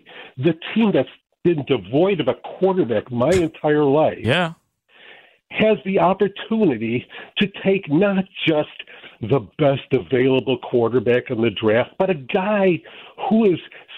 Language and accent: English; Glenview, Illinois, United States; I'm a Cowboys fan. I apologize, but the Bears are number two for me. I'm from Glenview, etc.